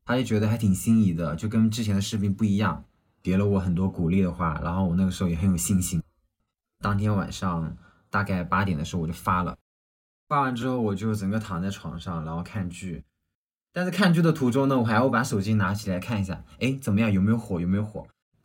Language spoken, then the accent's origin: Chinese; Ganzhou, Jiangxi, China; accent: Ganzhou dialect; 加一些我们赣州话的元素啊